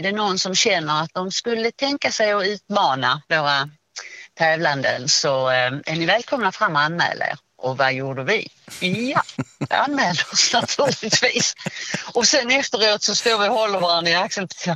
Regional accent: Eslöv, Skåne, Sweden; Ja, vi är från Eslöv, sa jag.

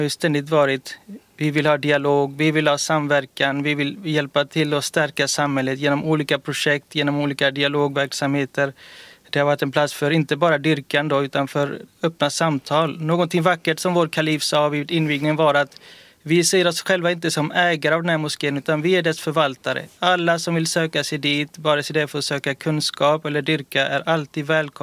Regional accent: Gothenburg, Västra Götaland County, Sweden; born there; Jag föddes 88 i Göteborg och minns med värme alla dagar, alla timmar.

